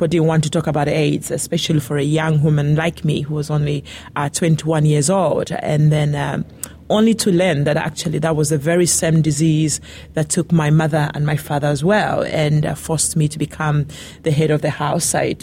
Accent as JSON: {"language": "English", "country": "Zambia", "said": "My background is that I'm from Zambia."}